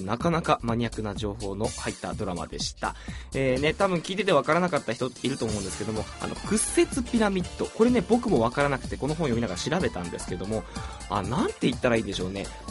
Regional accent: Kanto, Japan; 僕はですね関東の生まれで結構関東育ちなのでね

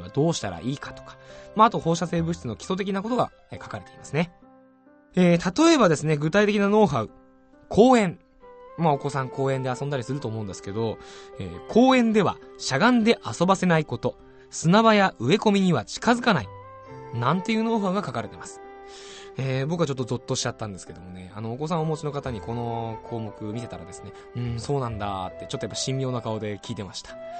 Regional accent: Saitama, Japan; 生まれ育った埼玉および日本を離れたくないなっていう気持ちが強くて、あんまり関西とか外国への移住というのは考えてません。

